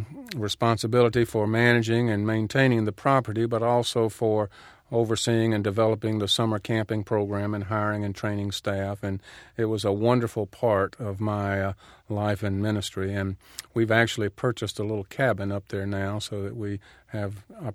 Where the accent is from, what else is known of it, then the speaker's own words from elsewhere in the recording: Marietta, Georgia, United States; It's one of the three places on earth, along with my hometown Marietta and Emory University, that I count as home in one way or another.